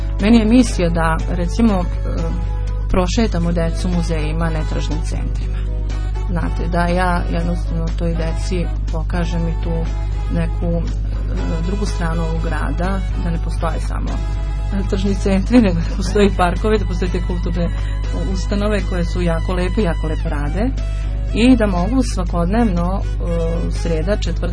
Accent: Lapovo, Šumadija, Serbia; ja rodom iz Lapova i u Lapovu imam puno prijatelja, imam na kraju krajeva kuću i majku i tamo sam vrlo često vikendom

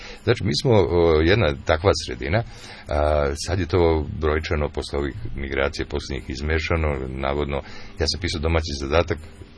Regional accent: Šumadija and Western Serbia, Serbia; Ja sam Šumadinac

